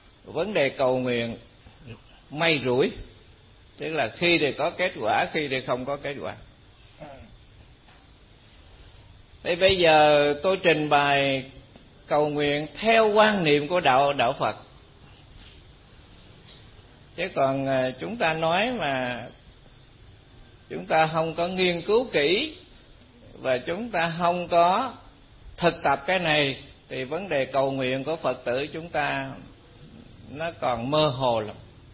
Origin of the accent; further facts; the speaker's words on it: Southern Vietnam, Vietnam; Tôi là người Nam nhưng mà học và làm việc ở ngoài miền Trung.